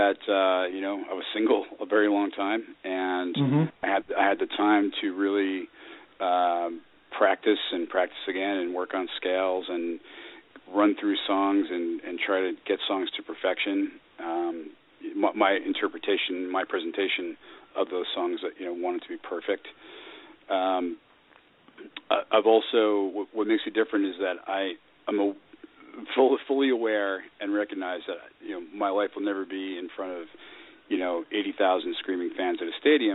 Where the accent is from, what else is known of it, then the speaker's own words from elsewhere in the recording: Greenwich, Connecticut, United States; My first gig was Thanksgiving Eve 2003 in my hometown of Greenwich, Connecticut.